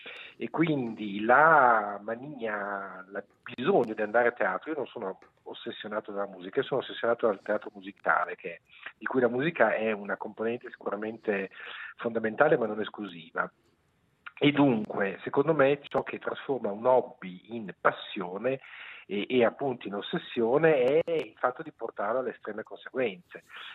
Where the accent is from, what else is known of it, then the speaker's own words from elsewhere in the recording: Emilia-Romagna, Italy; io poi sono emiliano, che è, come sapete, nell'Italia la regione dove ribolle più forsennata la passione per il melodramma.